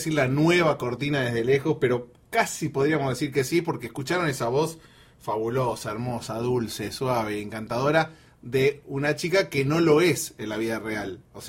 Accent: Buenos Aires, Argentina; yo soy fanático de los Spurs desde que era chiquito en mi casa, allá en la paternal.

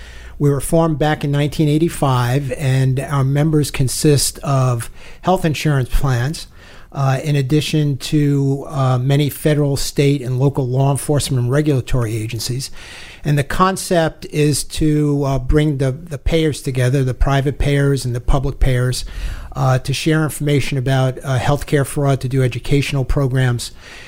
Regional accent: New York City, New York, United States; also born or lived in Bronx; Grew up in New York City, Manhattan first as a kid. And when I was about 10, we moved up to the Bronx.

